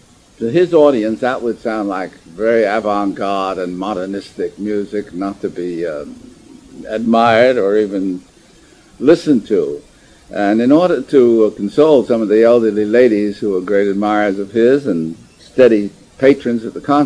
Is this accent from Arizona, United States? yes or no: no; Brooklyn, New York, United States; I mean, I was a kid from Brooklyn.